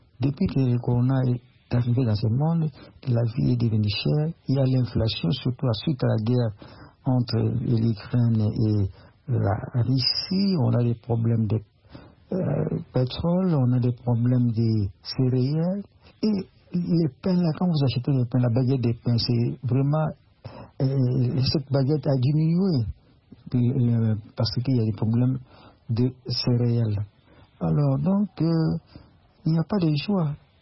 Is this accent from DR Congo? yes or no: yes; DR Congo; qui utilisent le travail congolais chez moi, en RD Congo